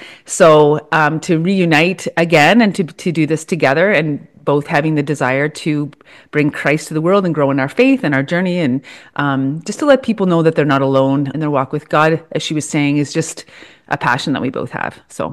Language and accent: English; Prince Edward Island, Canada; I'm from Canada. Was born in Prince Edward Island, if anyone knows where that is, home of Anna Green Gables.